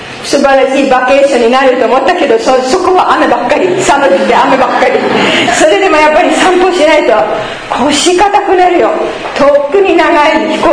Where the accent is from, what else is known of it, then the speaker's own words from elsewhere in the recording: Bergen, Vestland, Norway; Japanese is a second language; そしてベルゲン、ふるさとのベルゲンに行きました。ちょっと今見せますね。ここオスロね、これはノルウェー、